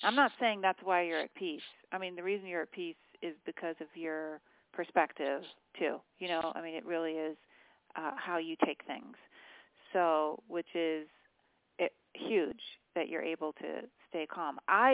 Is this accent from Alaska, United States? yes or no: no; Virginia, United States; born there; I was born in Virginia, so I can see the difference.